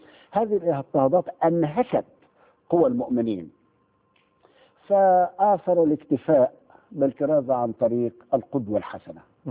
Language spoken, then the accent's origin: Arabic; Egypt; بالبلدي عندنا في مصر.